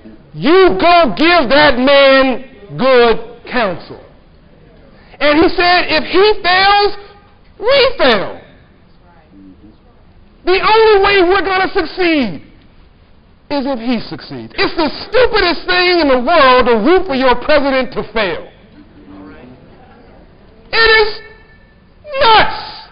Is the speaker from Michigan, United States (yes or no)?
no; Compton, California, United States; I grew up in Cobham, California, in South Central LA.